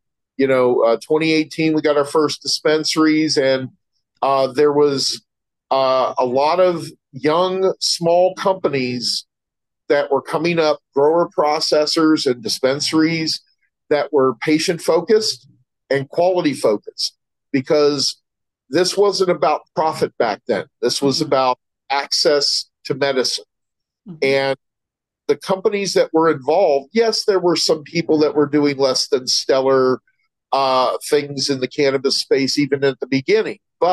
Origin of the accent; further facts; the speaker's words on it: California, United States; See, I'm from California, so earthquakes are no big deal for me